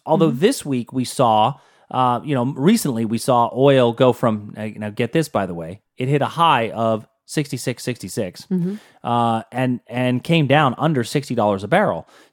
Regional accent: Pittsburgh, Pennsylvania, United States; I'm from Pittsburgh, and the way that we say it the right way is

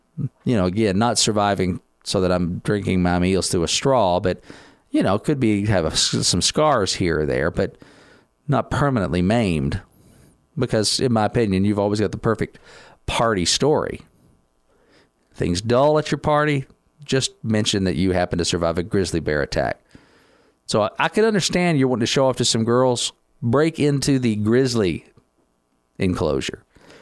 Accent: United States; other than the fact that I'm an American and who gets elected matters.

